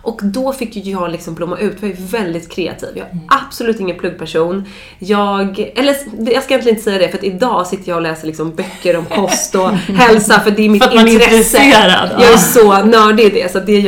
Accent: Dalarö, Stockholm County, Sweden; jag är uppvuxen ute på Dalarö, där vi faktiskt nu bygger hus

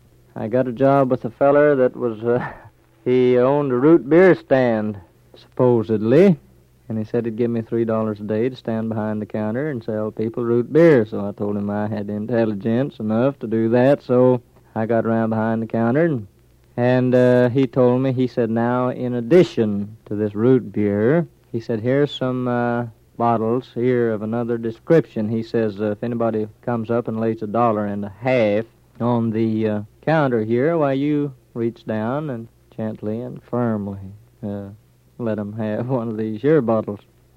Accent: Okemah, Oklahoma, United States; born there; I was born there on July the 14th, 1912.

